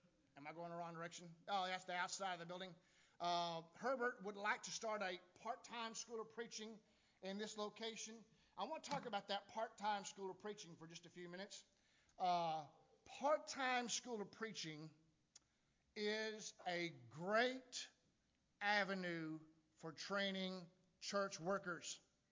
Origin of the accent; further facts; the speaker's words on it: Paragould, Arkansas, United States; Now, I'm an Arkansas boy. I'm an Arky, you know. I'm from Paragould over there on the northeast side.